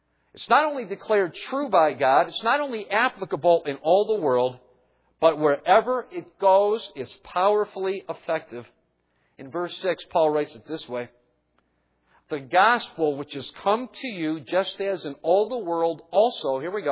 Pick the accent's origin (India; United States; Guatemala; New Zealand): United States; Now, knowing that I'm an American, they give me a chair and a plate and a spoon.